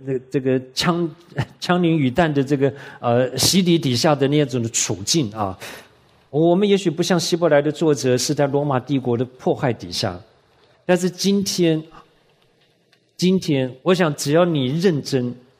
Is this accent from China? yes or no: no; Taiwan; 我小的时候在台湾我们家没有电视